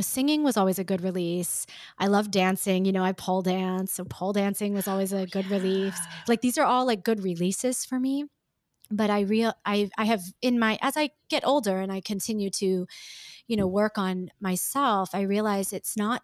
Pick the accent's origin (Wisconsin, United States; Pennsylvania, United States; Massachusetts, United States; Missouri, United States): Pennsylvania, United States; Pittsburgh; is not an uncommon tale of where I grew up outside of Pittsburgh, PA.